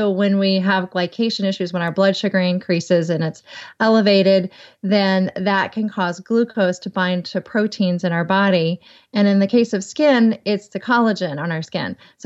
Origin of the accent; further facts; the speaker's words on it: the South, United States; accent: southern; Skim. Skim. Might be my southern accent.